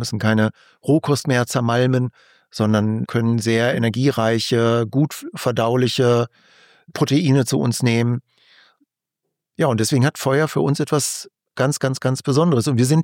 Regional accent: Lower Saxony, Germany; Ich bin ja Niedersachse.

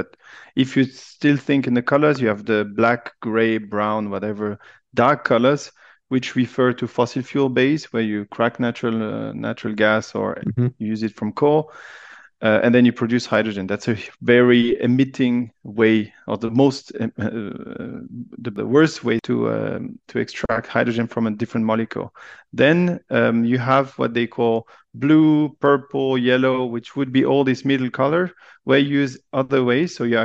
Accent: Lausanne, Vaud, Switzerland; first language French; English is a second language; also born or lived in Japan; Yes, maybe you can hear from my accent. I'm French speaking, but from Switzerland. So I'm Swiss, born in Lausanne

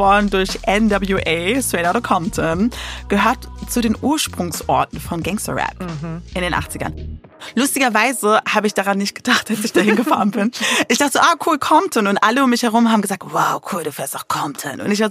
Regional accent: Berlin, Germany; würde ich jetzt als Berlinerin sagen

